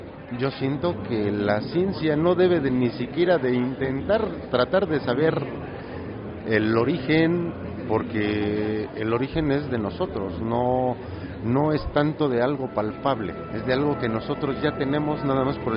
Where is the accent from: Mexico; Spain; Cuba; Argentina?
Mexico; Es un honor y un orgullo tanto para mí y creo que para todos los mexicanos